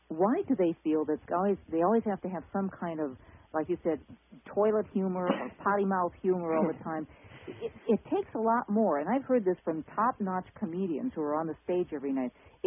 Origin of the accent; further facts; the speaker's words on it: Chicago, Illinois, United States; When I was growing up in South Chicago, those were called weapons.